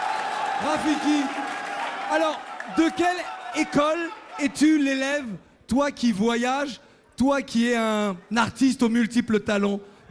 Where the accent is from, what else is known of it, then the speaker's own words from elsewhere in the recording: Central African Republic; comme je suis centrafricain, c'est écrit sur mon t-shirt